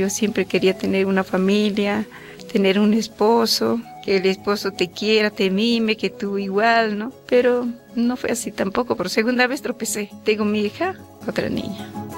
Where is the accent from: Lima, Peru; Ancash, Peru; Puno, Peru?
Ancash, Peru; Mayas; yo soy de Mayas, en el rincón de Ancash, Perú. Es un pueblito bastante pequeño, chiquito, con bastante pobreza, en el cual nací.